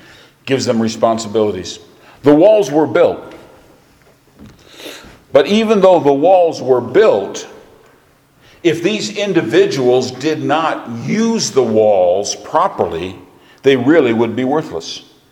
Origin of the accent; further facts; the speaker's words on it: Michigan, United States; Where I grew up in Michigan, there were fences all over the place.